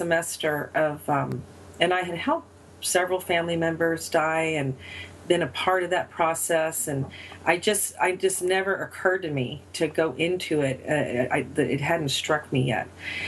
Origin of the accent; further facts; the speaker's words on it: Laredo, Texas, United States; also born or lived in Washington, D.C.; Well, I'm from the Northeast. I'm from the Washington, D.C. area. And my dad brought us to Laredo, Texas. We had a pretty big culture shock when I was in junior high. And grew up in Texas, so I'm in Texas now